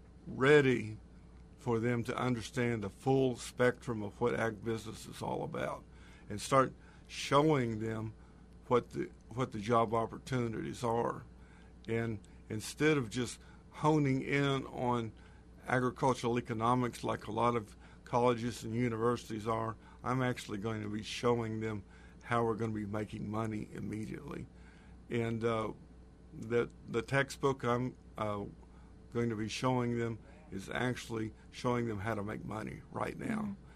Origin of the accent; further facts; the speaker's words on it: Oklahoma, United States; I'm originally from Oklahoma.